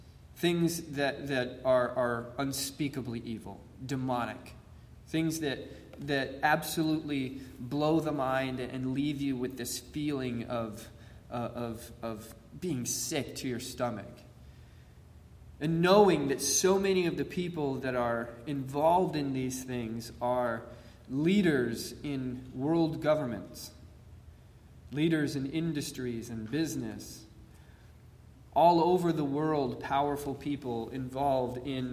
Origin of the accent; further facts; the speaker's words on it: the South, United States; You know, growing up in the South, I had a lot of experiences of racial bias and prejudice.